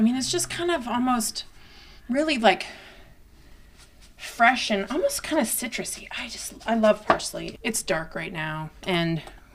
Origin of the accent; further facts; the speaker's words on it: Alaska, United States; I grew up on Chena Hot Springs Road.